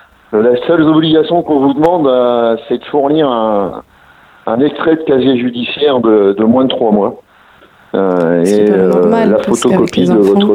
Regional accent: Brittany, France; Et moi je suis originaire de Bretagne à la base

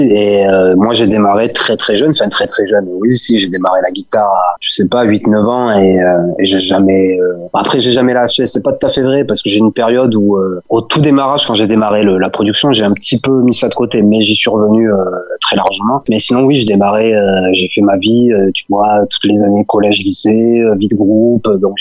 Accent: Toulouse, Occitanie, France; moved away as an adult; also born or lived in Strasbourg; je suis parti de Toulouse, moi je suis toulousain, donc au départ, et je suis parti de Toulouse à la vingtaine pour suivre une nana, évidemment, et du coup, je suis parti en Strasbourg dans un premier temps

